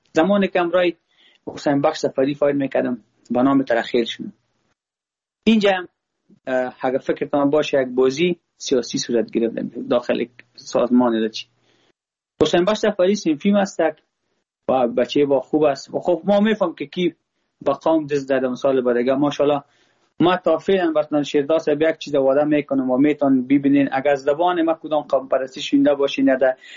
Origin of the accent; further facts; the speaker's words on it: Afghanistan; ما خود ما افغان هستم. با ما هزاره ازبک پشتون کلش یک چشم مرسن.